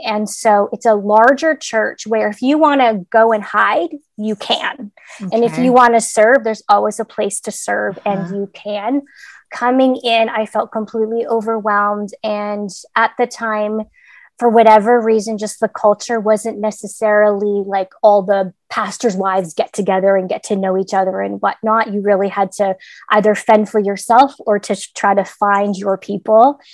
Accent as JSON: {"language": "English", "country": "Canada", "tie": "born or raised there", "said": "I was born and raised in Canada, but have lived pretty much all over the world"}